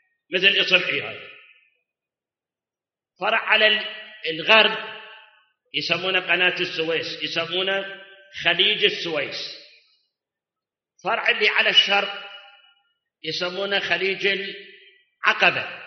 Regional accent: Iraq; اكو مثل عندنا بالعراق

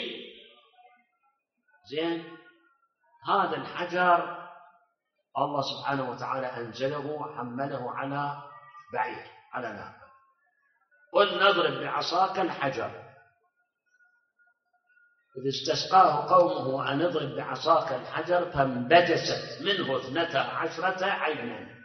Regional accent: Karbala, Karbala Governorate, Iraq; حتى عندنا في كربلاء صار على المي مع ما عندنا نهر الحسينية

